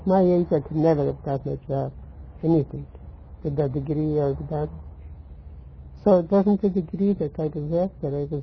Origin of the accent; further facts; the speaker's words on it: Milwaukee, Wisconsin, United States; Because it was a local, I was from Milwaukee.